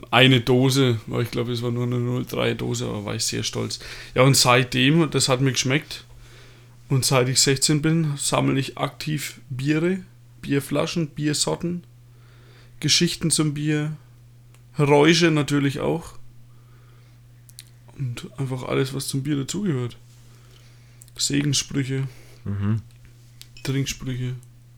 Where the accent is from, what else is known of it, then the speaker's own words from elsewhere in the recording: Bavaria, Germany; Also, wie sich das als Franke ausgehört, habe ich schon vor 16 mein erstes